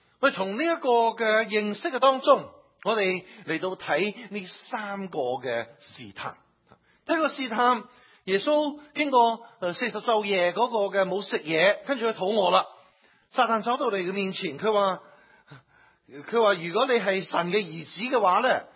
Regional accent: China; 其实我是中国人

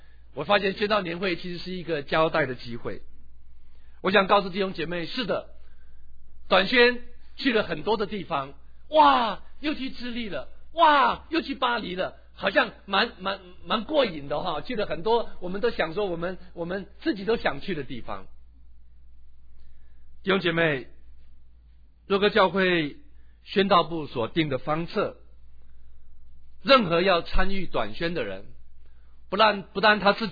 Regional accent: China; 因为我们中国人又很注重情面的问题

